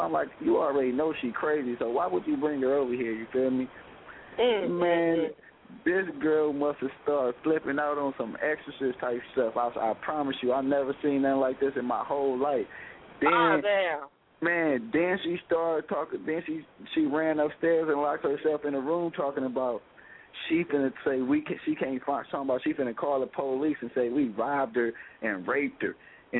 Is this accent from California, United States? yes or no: yes; California, United States; And then I'm way from Cali, and you got me way out here.